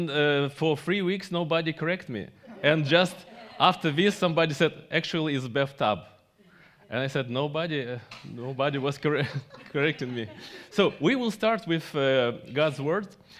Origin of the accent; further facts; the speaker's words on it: Moldova; born there; first language Russian; English is a second language; I was born in Soviet Union, and my first language was Russian. After I studied Romanian, because I live in Moldova, our national language is Romanian, and after I studied English, so English is my third language